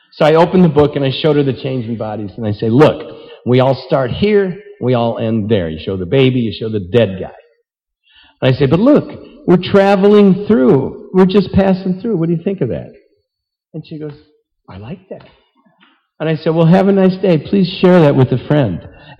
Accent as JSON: {"language": "English", "region": "New York", "country": "United States", "said": "where are you from? New York? I'm from New York. I can talk about New York."}